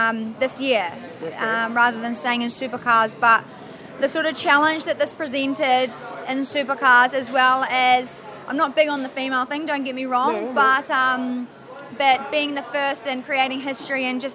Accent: New Zealand; I actually used to race motocross growing up in New Zealand

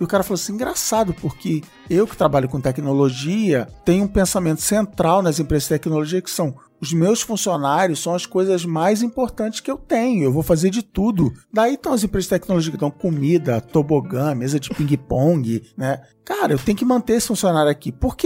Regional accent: Rio de Janeiro, Brazil; now in São Paulo, Brazil; eu também tô nessa lista, também sou do Rio, também vim pra São Paulo

